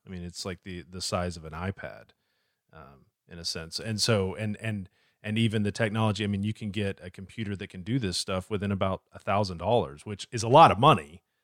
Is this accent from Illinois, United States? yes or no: no; Georgia, United States; You know, I grew up in Georgia.